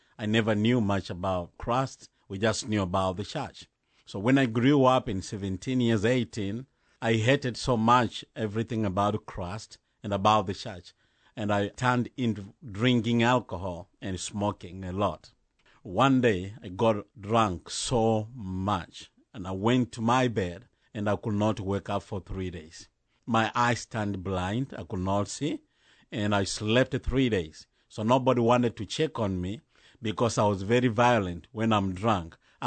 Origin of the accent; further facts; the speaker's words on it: Kenya; from Kenya. I am married, a father of six children, and a pastor of Voice of God Revival Church in Kenya.